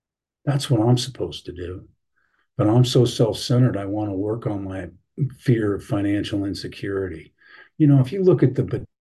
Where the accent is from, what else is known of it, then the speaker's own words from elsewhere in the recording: Aspen, Colorado, United States; now in Carbondale, United States; I live in Carbondale, Colorado, which is about $4.5 million south of Aspen. I grew up in Aspen, Colorado, and it's a small town. It's a small valley